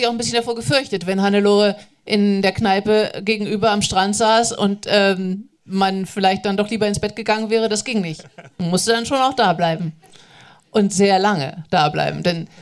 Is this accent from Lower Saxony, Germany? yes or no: yes; Hanover, Lower Saxony, Germany; accent: Standard German; weil ich Hochdeutsch spreche. Ich komme aus Hannover, ich beherrsche leider keinen Dialekt.